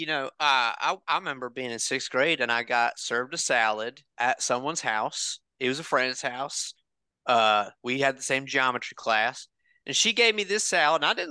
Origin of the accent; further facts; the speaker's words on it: Knoxville, Tennessee, United States; Oh yeah, I'm from Knoxville. The thing is, you know, in Knoxville, there's more fast food places than there are people.